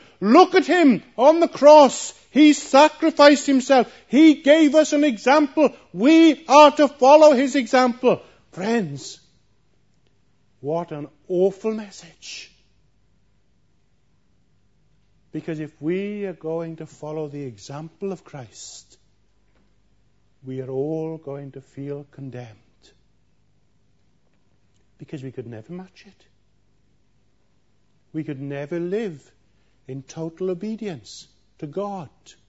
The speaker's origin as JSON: {"language": "English", "region": "Wales", "country": "United Kingdom", "tie": "born or raised there", "said": "I grew up in West Wales, and as a schoolboy, I often worked on a farm."}